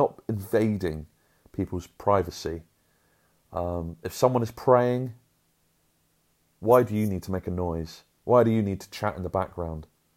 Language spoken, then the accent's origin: English; United Kingdom; And being British and modest, it was like, "Oh, just a little bit. Oh, I'll just have a tad bit."